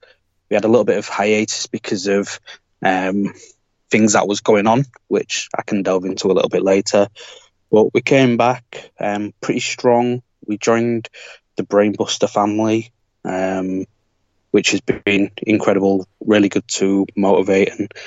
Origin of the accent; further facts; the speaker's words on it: Hull, Yorkshire and the Humber, United Kingdom; I'm from Hull in England